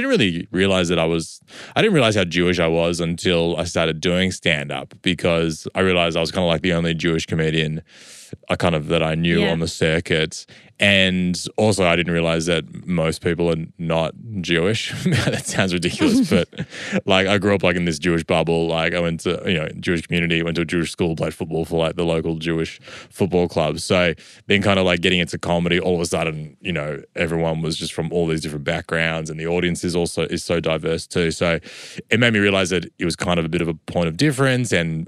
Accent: Melbourne, Victoria, Australia; I grew up on the main streets of East St. Kilda. Very, very, very rough neighbourhood.

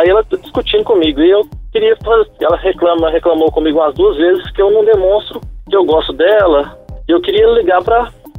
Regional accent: Papagaios, Minas Gerais, Brazil; Sou de Papagaios, Minas Gerais.

